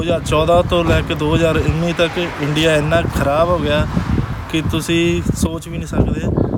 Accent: Punjab, India; now in Australia; ਮੈਂ ਆਸਟ੍ਰੇਲੀਆ 'ਚ ਰਹਿ ਰਿਹਾ ਲਾਸਟ 15 ਸਾਲਾਂ ਤੋਂ। ਵੈਸੇ ਮੈਂ ਪੰਜਾਬ ਤੋਂ ਹਾਂ

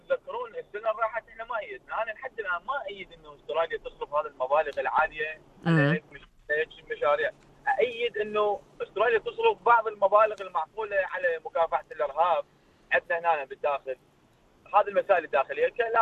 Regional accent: Iraq; كانوا عندنا بالعراق موجودين مثلا

